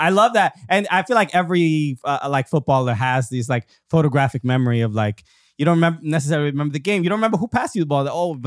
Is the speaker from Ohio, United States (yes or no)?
no; Brooklyn, New York, United States; I'm from Brooklyn as well, not too far. I used to hang out on Coney Island all the time as a kid.